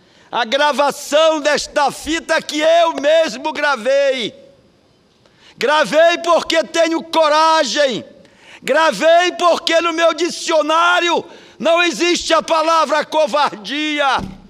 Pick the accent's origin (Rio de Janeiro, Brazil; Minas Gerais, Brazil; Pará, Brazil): Pará, Brazil; Belém; Quero mostrar a minha terra querida de Belém do Pará, de Nossa Senhora de Nazaré.